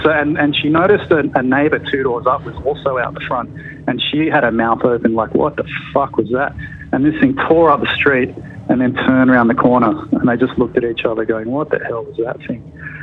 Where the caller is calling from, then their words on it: South Africa; I'm calling from South Africa.